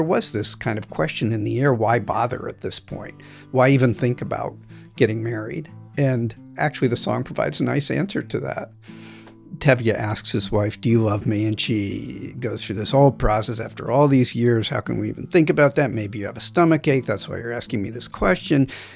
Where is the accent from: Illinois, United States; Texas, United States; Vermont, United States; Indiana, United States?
Vermont, United States; also born or lived in California; I'm white. I was born in California and grew up in Vermont.